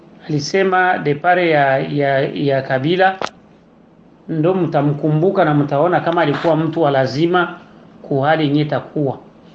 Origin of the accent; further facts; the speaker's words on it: Uvira, South Kivu, DR Congo; Mimi ni mtoto wa Este na nimekomalia Uvira tangu utoto wangu.